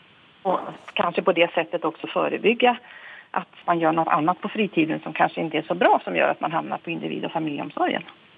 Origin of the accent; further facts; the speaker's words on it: Västra Götaland County, Sweden; now in Örebro, Sweden; Jag bor i Örebro och det är väl inte direkt Örebro-dialekt heller, utan jag har, ja, större delen av livet har jag nu bott i Örebro-trakten, men jag är uppvuxen i Västergötland.